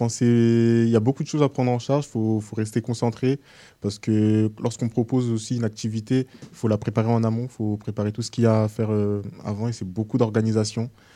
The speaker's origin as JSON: {"language": "French", "town": "Orléans", "region": "Centre-Val de Loire", "country": "France", "said": "moi je suis orléanais de base."}